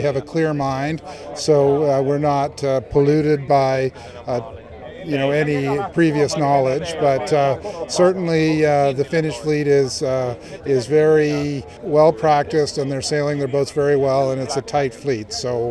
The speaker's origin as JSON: {"language": "English", "country": "Canada", "said": "I'm Canadian, but I'm sailing an American boat here"}